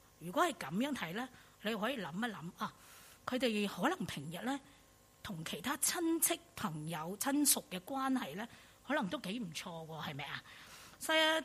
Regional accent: China; 逾越节对于以色列人来讲，就好像今天我们中国人我们过年那么重要的

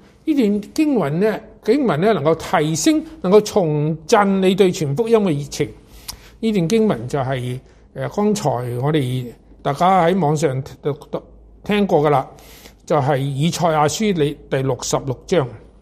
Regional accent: Hong Kong; 好高兴今日翻翻嚟我嘅故乡啊！灵泉系我嘅母堂

